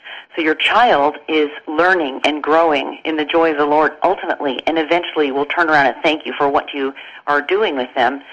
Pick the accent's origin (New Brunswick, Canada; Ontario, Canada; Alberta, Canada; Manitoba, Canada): Ontario, Canada; Toronto; I'm actually from the East Coast area, Toronto.